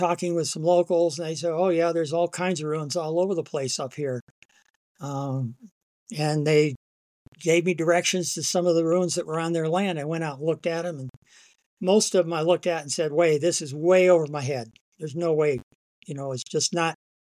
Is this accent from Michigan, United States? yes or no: yes; Michigan, United States; moved away; also born or lived in Arizona; I grew up in Michigan. Wanted to be an herpetologist. That was my sort of goal in life once I got old enough to have a goal. And our family moved to Arizona in the mid-60s.